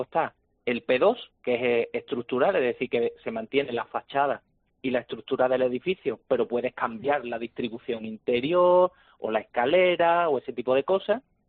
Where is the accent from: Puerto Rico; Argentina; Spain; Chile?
Spain; Huelva, Andalusia; Los que somos onubenses estamos ya más que acostumbrados a las restauraciones tipo P3